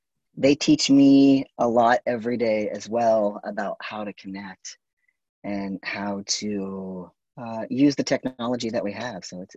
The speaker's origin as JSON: {"language": "English", "town": "San Antonio", "region": "Texas", "country": "United States", "tie": "born or raised there", "lives_now": "Austin, United States", "said": "I grew up in San Antonio, not really going to church at all. I moved to Austin very quickly, right after college."}